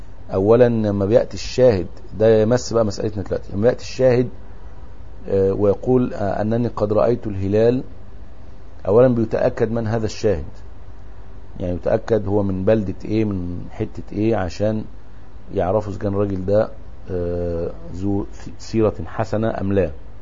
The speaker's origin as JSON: {"language": "Arabic", "country": "Egypt", "said": "احنا كمصريين عادتنا ان احنا دائما نستهزئ بالغير"}